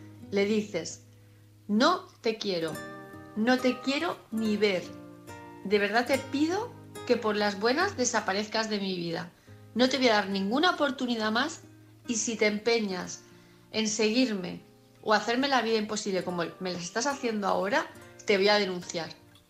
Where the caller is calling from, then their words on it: Palma, Balearic Islands, Spain; de Palma de Mallorca